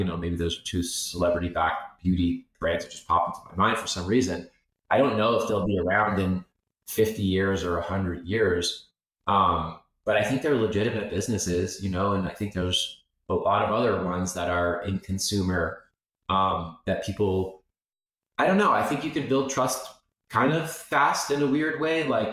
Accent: The Hamptons, New York, United States; I'm from the Hamptons on the east end of Long Island.

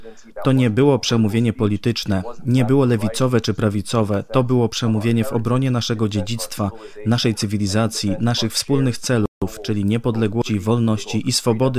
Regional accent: United States; Jako Amerykanin o polskich korzeniach zawsze z radością biorę udział w polskich programach. Przypomina mi to o tym, skąd pochodzę, o moim polskim dziedzictwie, z którego jestem dumny.

